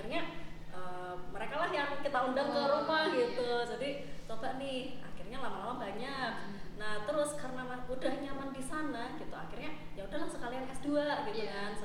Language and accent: Indonesian; Yogyakarta, Special Region of Yogyakarta, Indonesia; dari kecil di Jogja gitu ya. Karena memang orang tua dan orang tuanya orang tua itu tinggal di Jogja gitu ya, nenek saya.